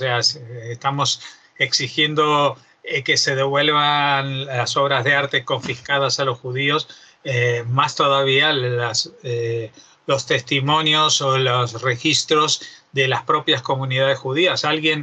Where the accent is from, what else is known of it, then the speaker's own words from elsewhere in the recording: Spain; como europeos y como españoles